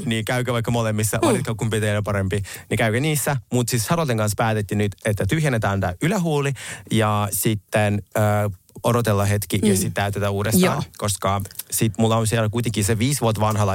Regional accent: Kostomuksha, Republic of Karelia, Russia; tai joskus oltiin ihan siellä mun kotikaupungissa, Kostamuksessa

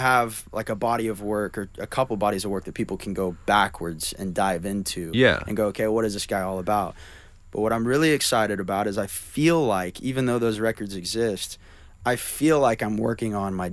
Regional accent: Oklahoma, United States; I was checking out of a store or something, and they were like, you talk different than we talk, and where are you from? It's like, I'm from Oklahoma.

